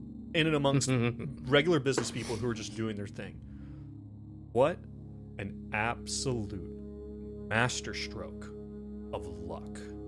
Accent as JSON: {"language": "English", "country": "United States", "said": "Look, as an American, when I hear people do American accents, they go straight to cowboy."}